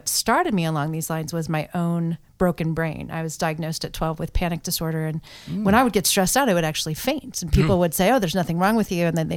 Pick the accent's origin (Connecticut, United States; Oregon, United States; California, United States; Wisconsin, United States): Oregon, United States; Portland; Yeah, so born and raised in Portland, Oregon.